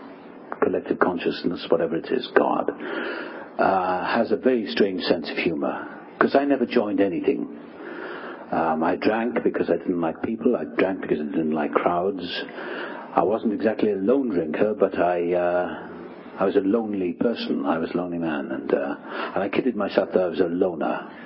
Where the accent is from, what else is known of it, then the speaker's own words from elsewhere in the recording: Wales, United Kingdom; born there; I was born in South Wales.